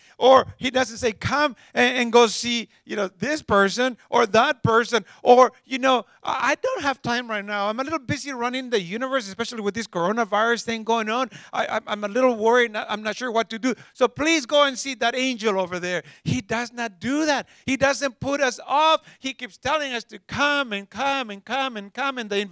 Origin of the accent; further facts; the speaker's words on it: Mexico; English is a second language; I grew up in Mexico. Some of you know that. And we grew up in an agricultural community where we were peasants. We lived from one harvest to the next.